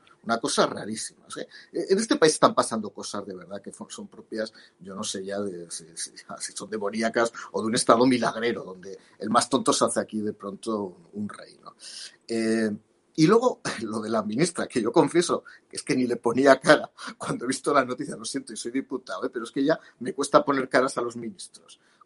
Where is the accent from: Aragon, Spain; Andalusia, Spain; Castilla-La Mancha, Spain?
Aragon, Spain; yo soy aragonés